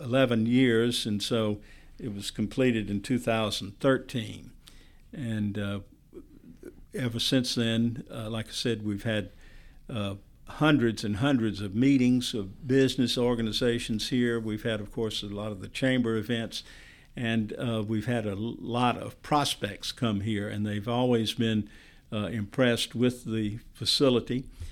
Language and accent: English; Alabama, United States; accent: Alabama; with my Alabama accent, when I was in Selma, I sounded normal